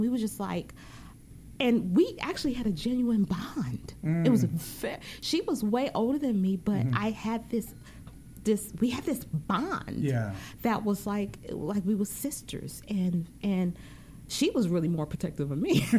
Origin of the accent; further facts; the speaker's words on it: British Virgin Islands; I was coming from the Virgin Islands, from the British Virgin Islands.